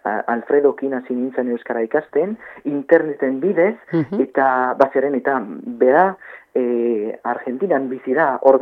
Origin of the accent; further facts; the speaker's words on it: Auvergne-Rhône-Alpes, France; first language French; Basque is a second language; Ardeskoa naiz, eta frantsesez hitz egin, ba beti da ni frantsesez hitz egin nuen, pitxat gazterainaz ere, eta hauen dela bizpairu urte, eba hasi nintzen euskara ikasten.